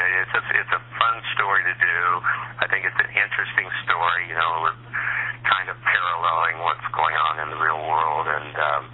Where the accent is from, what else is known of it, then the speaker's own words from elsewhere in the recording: Kansas, United States; now in California, United States; back in Kansas, I'm from Kansas